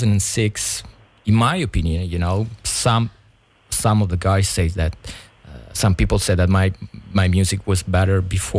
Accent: Rome, Lazio, Italy; English is a second language; I started it was 93. I had 13 years old and I'm from Rome.

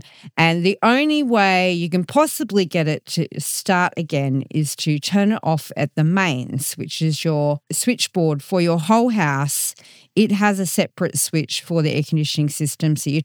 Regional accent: Australia; from Australia.

